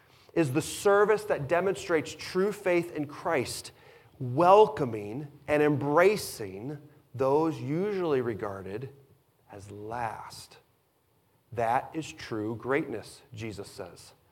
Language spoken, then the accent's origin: English; Illinois, United States; I was born and raised in Illinois. It's flat. Corn, pigs, and flat.